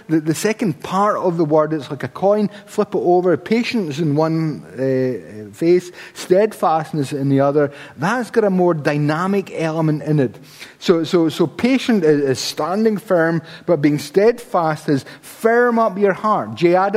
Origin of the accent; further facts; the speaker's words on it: Scotland, United Kingdom; I mean, we're Scottish. It's a national pastime, isn't it?